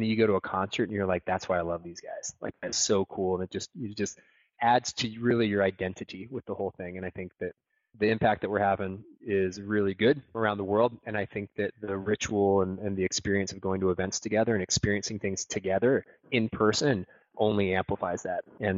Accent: Florida, United States; But, you know, I'm from Florida, you know, so on Saturdays this time of year, it's all about college football and tailgating

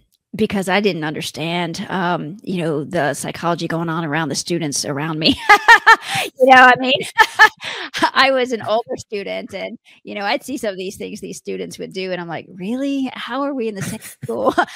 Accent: Texas, United States; because I am from Texas and everybody in Texas has confidence and I'm an Aries.

